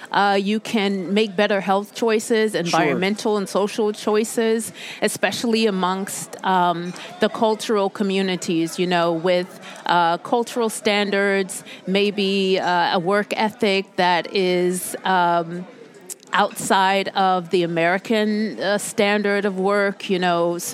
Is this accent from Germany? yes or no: yes; Germany; mother's family origin is England as well as the United States. So speaking of Germany, I was raised in Germany as a child.